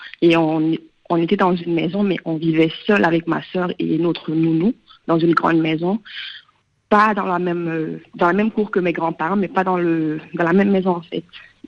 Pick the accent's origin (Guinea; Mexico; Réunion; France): Guinea; En fait, je suis guinéenne aussi et j'ai 23 ans aujourd'hui.